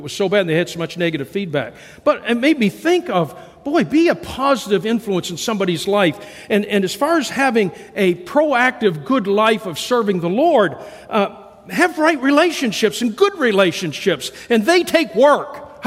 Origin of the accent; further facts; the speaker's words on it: Maine, United States; I'm a Roosty County boy, and I was raised picking taters and working in the tater fields growing up in Roosty County.